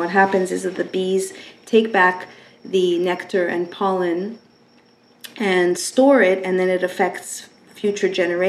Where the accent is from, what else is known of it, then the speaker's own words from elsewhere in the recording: Canada; I am from Canada, and I was here, it had been, I think, 5 years